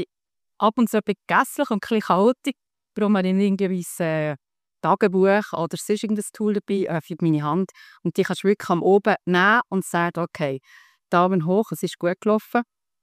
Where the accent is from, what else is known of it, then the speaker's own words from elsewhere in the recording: Switzerland; als Schweizer sind wir ja immer sehr verhalten, im uns selber feiern.